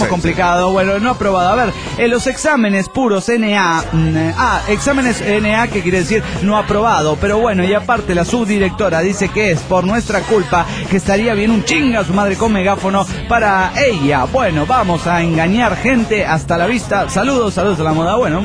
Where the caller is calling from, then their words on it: Morelia, Michoacán, Mexico; Hola, soy … de Morelia, Michoacán, México.